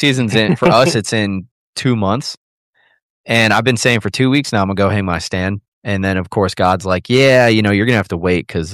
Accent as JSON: {"language": "English", "town": "Schaumburg", "region": "Illinois", "country": "United States", "said": "I mean, I'm originally from Illinois, right?"}